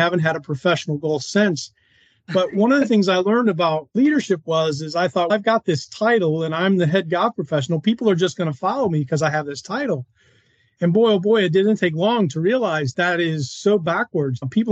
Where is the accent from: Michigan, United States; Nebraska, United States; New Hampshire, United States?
Michigan, United States; Jackson; also born or lived in Dayton, Ohio; We had moved. As a family, we moved from Dayton, Ohio to a little city called Jackson, Michigan, just west of Detroit by an hour or so. I was getting ready to start seventh grade